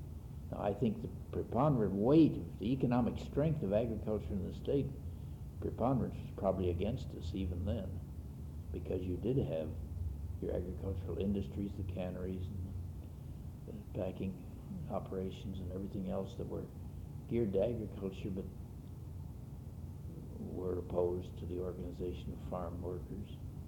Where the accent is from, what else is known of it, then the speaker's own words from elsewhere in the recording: Pacific Northwest, United States; because I guess because I was from the Northwest, they put me on the business about Siberian logging